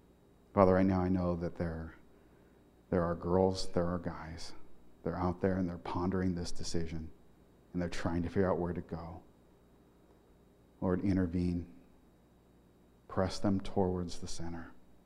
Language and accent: English; Portland, Oregon, United States; I grew up in Portland. We didn't have anything like that, nothing close to it.